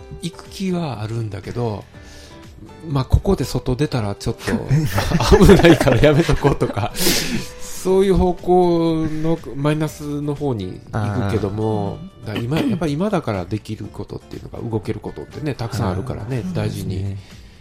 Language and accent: Japanese; Hikone, Shiga, Japan; 彦根出身なんですよ。